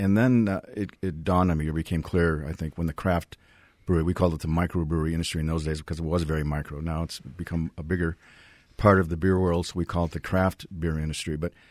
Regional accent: Milwaukee, Wisconsin, United States; I was growing up in Milwaukee, and in the smaller-sized breweries in those days

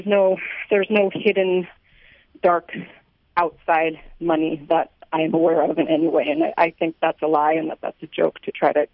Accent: Alaska, United States; I work for Stand for Salmon. I'm from Alaska. I'll be up in Bethel on Tuesday

